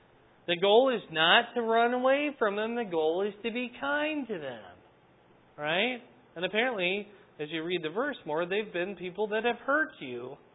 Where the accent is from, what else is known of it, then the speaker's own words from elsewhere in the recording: Wisconsin, United States; I'm from Wisconsin. We have a different alphabet.